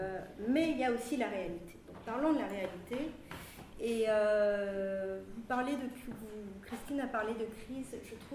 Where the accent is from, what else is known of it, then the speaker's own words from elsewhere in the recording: Turkey; moi je suis née, j'ai grandi en Turquie